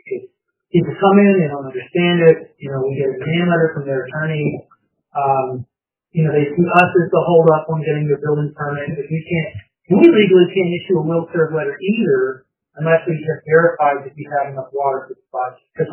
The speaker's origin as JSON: {"language": "English", "region": "East Coast", "country": "United States", "said": "I'm from the East Coast, we had a well"}